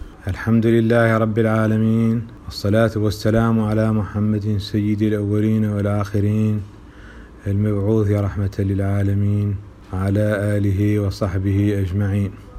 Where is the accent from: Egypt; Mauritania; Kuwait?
Mauritania; أنا مواطن موريتاني، عندي جنسية واحدة اللي هي الجنسية الموريتانية، ما عندي جنسية دولة أخرى ولا عندي إقامة في دولة أخرى